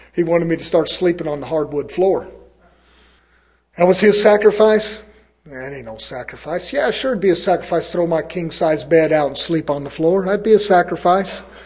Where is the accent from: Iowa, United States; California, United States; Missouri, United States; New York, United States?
California, United States; I'm from California. I don't know if they got any of them out there. I learned to talk like this out here.